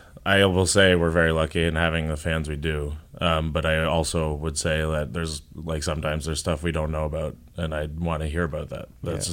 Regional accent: Canada; because they know we're Canadian and we're like, we invented the politeness.

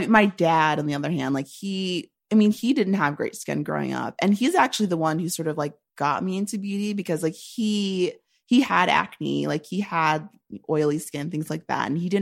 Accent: Cleveland, Ohio, United States; We're from Cleveland. We're from

